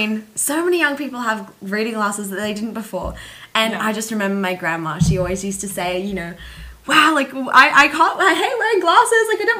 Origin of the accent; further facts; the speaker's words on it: Gold Coast, Queensland, Australia; now in Sydney, Australia; I moved to Sydney only 2 years ago, so I moved from the Gold Coast. So I'm a Goldie girl, and yeah, moving to Sydney was the best decision I ever made.